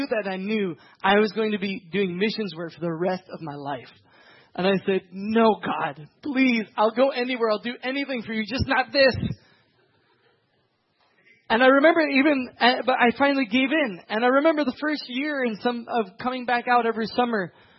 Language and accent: English; Tanzania; I grew up in Tanzania